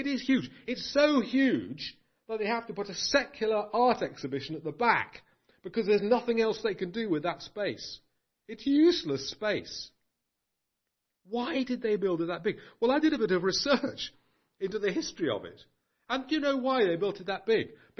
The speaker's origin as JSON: {"language": "English", "region": "London", "country": "United Kingdom", "tie": "born or raised there", "said": "The city I know best is London. I was brought up in North London."}